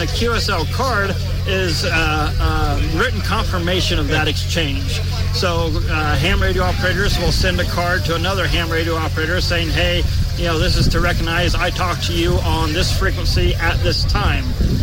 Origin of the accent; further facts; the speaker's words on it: Murfreesboro, Tennessee, United States; And I'm from Tennessee.